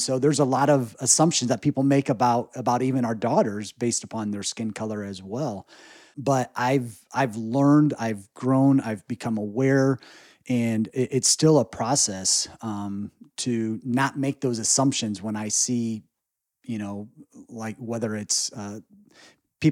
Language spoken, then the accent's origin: English; Indiana, United States; I grew up in Northeast Indiana, and in our county and our city, I mean, it was primarily 97-98% Caucasian white.